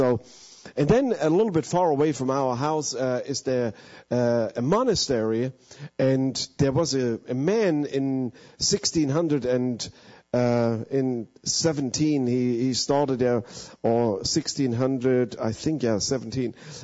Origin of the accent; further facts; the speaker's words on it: Leipzig, Saxony, Germany; English is a second language; My wife and I, we come from Germany, from a little town, 500,000 people live there. It's called Leipzig.